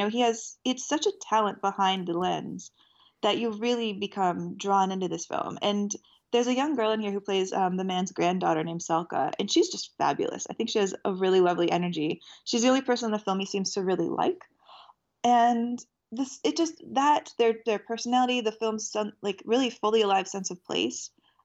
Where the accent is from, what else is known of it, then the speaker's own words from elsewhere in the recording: Texas, United States; And I have to say, as a Texan, like that dynamic felt a little bit off for rural West Texas.